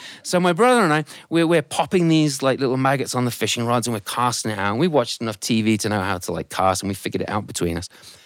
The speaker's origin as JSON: {"language": "English", "region": "England", "country": "United Kingdom", "moved": "as an adult", "lives_now": "United States", "said": "I'm English. You've probably figured that out. And my wife is American. And we met in the UK, and she convinced me to come over here."}